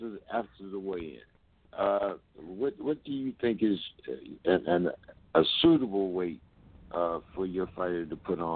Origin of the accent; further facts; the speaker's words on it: Ohio, United States; since I'm from Northeastern Ohio, I just call it the Cincinnati syndrome.